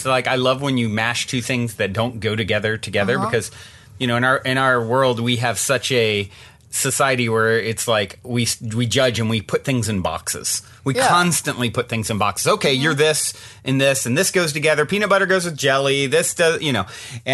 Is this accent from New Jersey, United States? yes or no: no; Virginia, United States; As I remember, as a kid, I grew up in Virginia